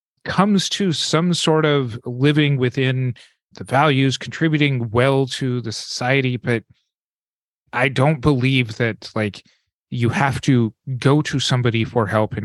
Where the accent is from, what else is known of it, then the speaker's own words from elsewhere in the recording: the American West, United States; growing up in the American West and knowing that the free market reigns supreme above all else